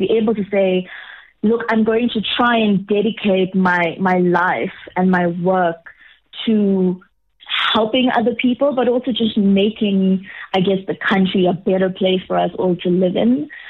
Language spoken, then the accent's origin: English; Durban, KwaZulu-Natal, South Africa; moved away as an adult; now in Johannesburg, South Africa; I am from Durban, actually. So I'm from a place called Paxos. That's where I was born and raised. And currently I live in Johannesburg. So I moved here in 2010 to study, and I have not left.